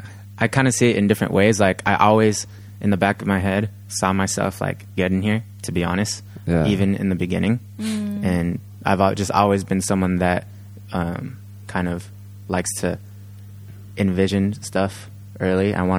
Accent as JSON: {"language": "English", "town": "San Francisco", "region": "California", "country": "United States", "tie": "born or raised there", "said": "and just kind of start out fresh because I was born and raised in San Francisco."}